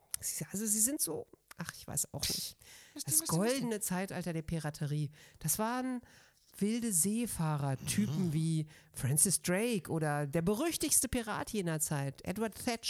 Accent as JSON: {"language": "German", "region": "Hamburg", "country": "Germany", "tie": "born there", "said": "Ich bin ja gebürtige Hamburgerin."}